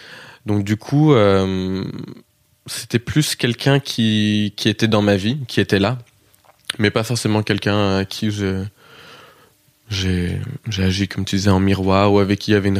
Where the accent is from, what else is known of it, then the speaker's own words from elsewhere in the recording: Kansas, United States; accent: Kansas; vient du Kansas. J'ai un accent qui est assez inidentifiable en vrai